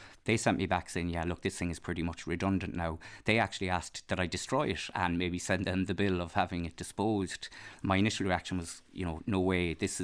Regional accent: Blacksod, Connacht, Ireland; Growing up in Blacksod, which is a coastal village

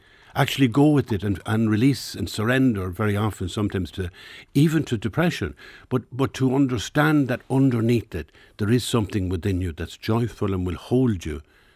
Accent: Cavan, County Cavan, Ireland; thinking as I came from Cavan Town, right, bourgeois suburbia, you're talking … that was it.

